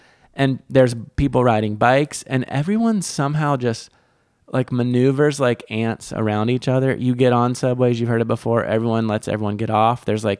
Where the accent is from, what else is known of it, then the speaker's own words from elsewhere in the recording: United States; I was humbled as an American by the abundance.